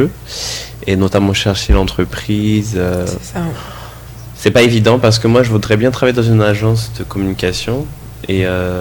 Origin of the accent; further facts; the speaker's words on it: French Guiana; Donc on est Guyanais, on est jeunes, donc c'est nous la relève de demain.